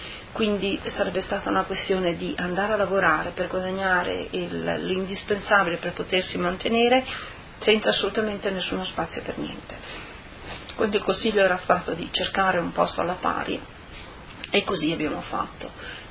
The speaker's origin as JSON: {"language": "Italian", "town": "Latisana", "region": "Friuli-Venezia Giulia", "country": "Italy", "tie": "born or raised there", "also_born_or_lived": "Lignano", "said": "sono nata alla Tisana, in provincia di Udine, l'8 aprile del 64. E niente, poi vabbè, sempre abitato più o meno diciamo nella zona."}